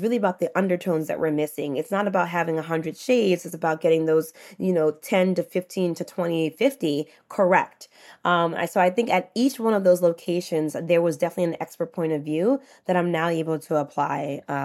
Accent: New York City, New York, United States; especially growing up in Harlem as a first generation Senegalese American. All we had was community.

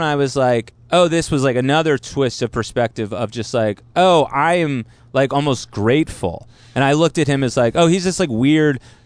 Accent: New Jersey, United States; North Jersey.

